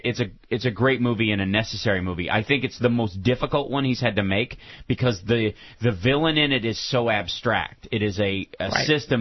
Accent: Kentucky, United States; I grew up in Kentucky, so I can't comment on

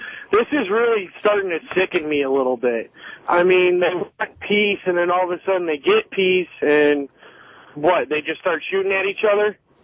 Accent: United States; blow me up because I'm American.

